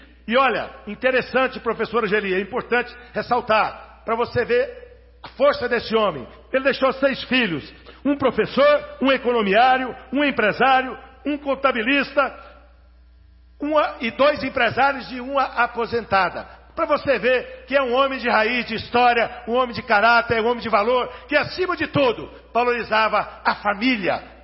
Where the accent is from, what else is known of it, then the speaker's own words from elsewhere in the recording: Anápolis, Goiás, Brazil; ao Estado de Goiás e à cidade de Anápolis